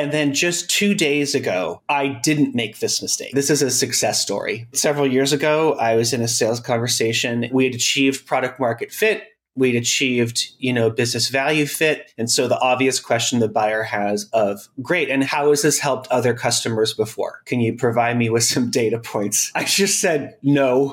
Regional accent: Sacramento, California, United States; And that was in California where I grew up. I grew up in Sacramento, California.

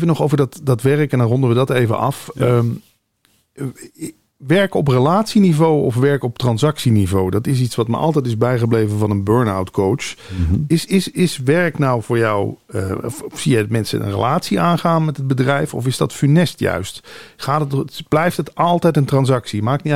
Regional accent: Limburg, Netherlands; moved away as an adult; ik ben toen vanuit Limburg verhuisd naar Hilversum. En ja, mijn familie bleef achter.

